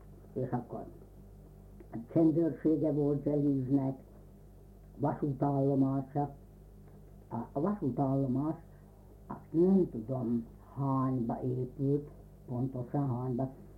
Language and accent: Hungarian; Mikola, Nitra Region, Slovakia; Odahaza Mikolán aztán ugye, ott jel garamnál, a konfnál laktunk, hát ott kezdődtek a gyepek.